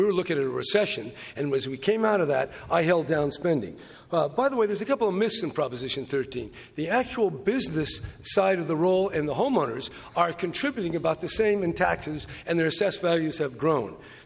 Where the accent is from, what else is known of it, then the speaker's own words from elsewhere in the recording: Oakland, California, United States; pointed out by our hometown newspaper, the San Jose Mercury, and my hometown newspaper, the Oakland Tribune.